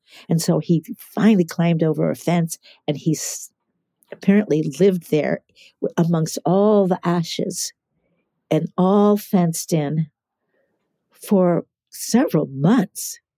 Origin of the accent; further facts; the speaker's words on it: New Orleans, Louisiana, United States; born there; So he was stationed in New Orleans, which is why I was born in New Orleans.